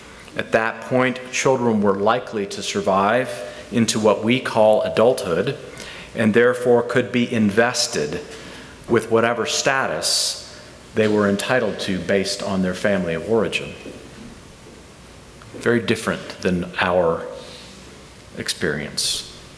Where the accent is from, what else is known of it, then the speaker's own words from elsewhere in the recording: Tennessee, United States; also born or lived in Texas / California / New Mexico; although I was born in Texas, I was raised mostly in the mountains of southeast Tennessee and have ever since felt a kinship with mountains and high places and wilderness. I've spent most of my adult life in the West, in California and New Mexico